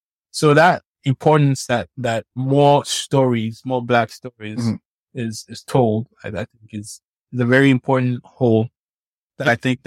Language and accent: English; Nigeria; I grew up in Nigeria